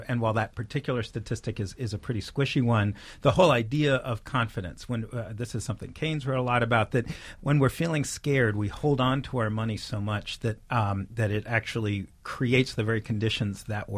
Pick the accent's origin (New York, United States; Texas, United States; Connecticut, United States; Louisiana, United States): New York, United States; New York City; I mean, I grew up in Greenwich Village, and I live in New York City